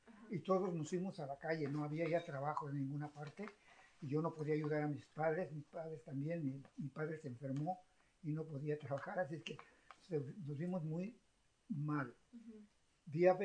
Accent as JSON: {"language": "Spanish", "town": "Cuernavaca", "region": "Morelos", "country": "Mexico", "tie": "born there", "said": "mi mamá se alivió en la ciudad de Cuernavaca, por la cual yo nací en Cuernavaca el 11 de julio de 1919, en Cuernavaca."}